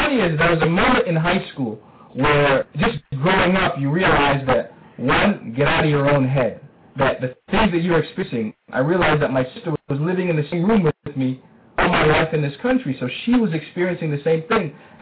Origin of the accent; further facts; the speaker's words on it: Brooklyn, New York, United States; for many years, this is a young black man growing up in Brooklyn, I saw misery